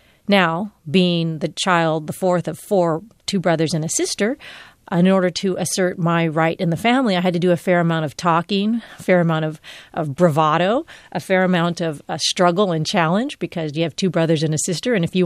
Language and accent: English; Philippines; I have come to not think of myself as female or as Filipina.